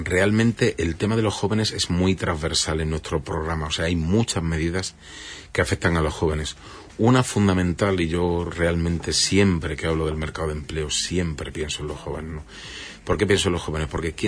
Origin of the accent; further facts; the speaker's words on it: Huelva, Andalusia, Spain; yo como soy de Huelva voy a pedir, no.